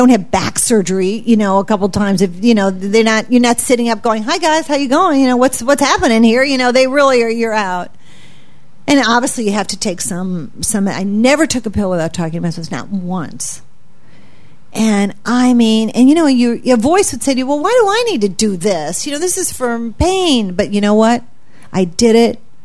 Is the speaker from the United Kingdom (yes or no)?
no; St. Louis, Missouri, United States; I was speaking in my hometown, St. Louis